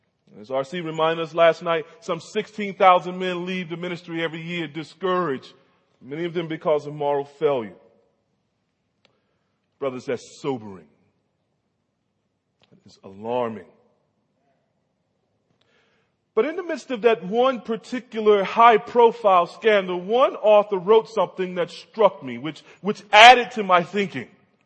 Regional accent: the South, United States; because I'm from the South, I'm a country boy

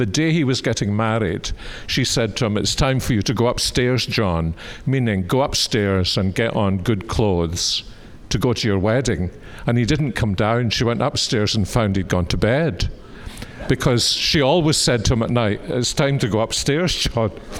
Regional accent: Scotland, United Kingdom; So we're Scottish, we are a golfing family.

